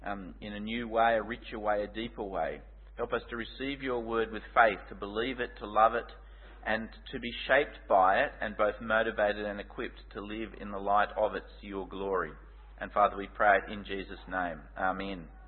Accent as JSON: {"language": "English", "country": "Australia", "tie": "born there", "said": "I'm an Australian citizen born into a family that's been here over 120 years, but I am told that some of my most deeply held beliefs are un-Australian."}